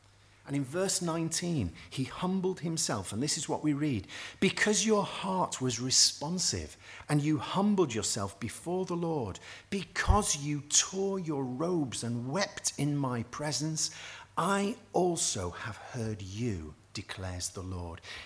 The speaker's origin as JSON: {"language": "English", "country": "United Kingdom", "said": "We're British, aren't we? We've got certain things that we run to naturally."}